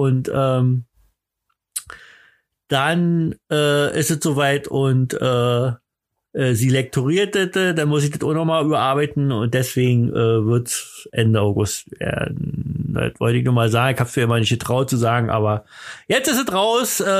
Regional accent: East Germany, Germany; Nee, die hießen früher bei uns im Osten, hießen die Lackbilder.

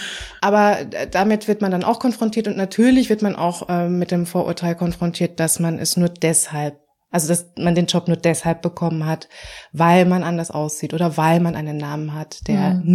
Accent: Vienna, Austria; now in Berlin, Germany; also ich komme ursprünglich aus Wien und ich habe mich nach Berlin orientiert

